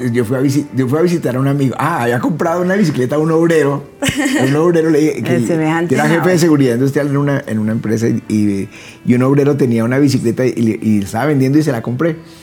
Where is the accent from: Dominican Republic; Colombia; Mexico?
Colombia; Bogotá; Hay que entender, somos bogotanos